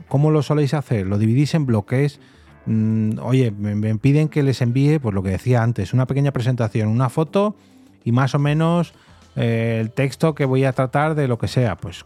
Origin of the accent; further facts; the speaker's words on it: Barcelona, Catalonia, Spain; y yo soy de Barcelona